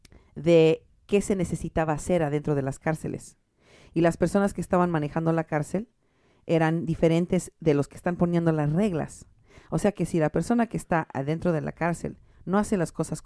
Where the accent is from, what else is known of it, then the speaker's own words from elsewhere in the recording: Mexico; soy una mexicana que anda cruzando fronteras, ¿no?